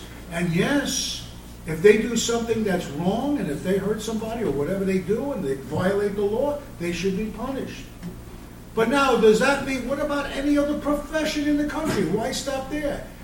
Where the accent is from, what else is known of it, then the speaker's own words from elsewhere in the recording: Brooklyn, New York, United States; Growing up in East New York and Brooklyn